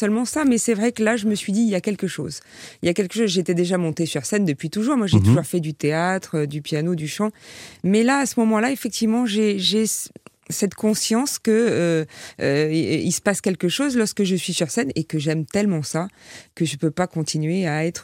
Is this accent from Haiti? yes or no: no; Toulon, Provence-Alpes-Côte d'Azur, France; now in Paris, France; moi, j'ai quitté Toulon, j'ai quitté la mer, j'ai quitté le soleil pour vivre à Paris, dans cette belle ville que j'adorais